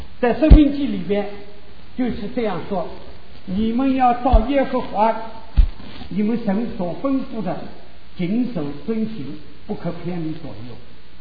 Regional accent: Shanghai, China; 大家都知道我是上海人，很多上海人说另眼会看待人

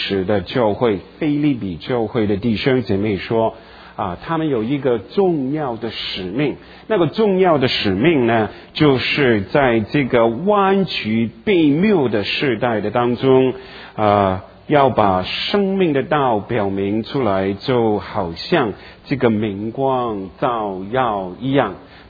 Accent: Guangdong, China; 我们老广，你们也不要忘记哦

